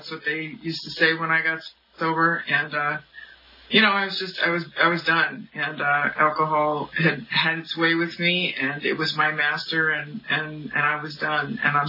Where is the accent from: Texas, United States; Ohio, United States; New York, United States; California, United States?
California, United States; I grew up in the San Fernando Valley. Doesn't make me an alcoholic, but it helped.